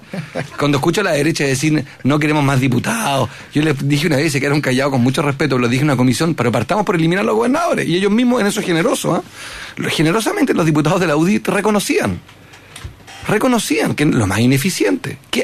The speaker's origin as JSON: {"language": "Spanish", "country": "Chile", "said": "los progresistas queremos que ganemos como chilenos en La Haya."}